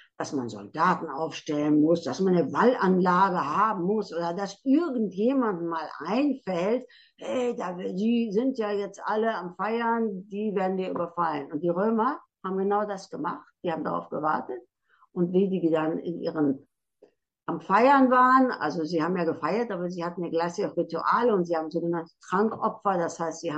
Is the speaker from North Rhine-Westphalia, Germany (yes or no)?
yes; Bielefeld, North Rhine-Westphalia, Germany; ich bin selber gebürtig, komme ich aus Bielefeld, also aus dem Teutoburger Wald